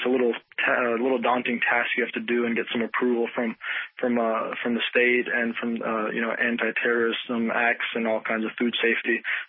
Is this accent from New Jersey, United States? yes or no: yes; Paterson, New Jersey, United States; born there; I can't say I grew up there. I was born there and I lived there for a few years, and I was born in Patterson.